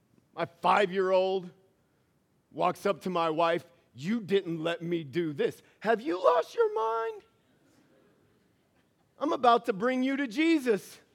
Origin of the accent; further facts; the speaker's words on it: the South, United States; this is how I grew up in the South, and this is what I heard.